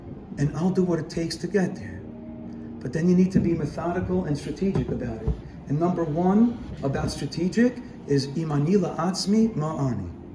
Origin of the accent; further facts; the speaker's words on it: New York City, New York, United States; When I was growing up in Flatbush